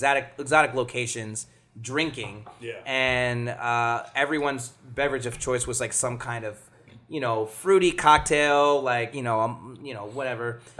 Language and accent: English; East Coast, United States; born there; Mostly because I was born on the East Coast anyway, I'm familiar with the Atlantic.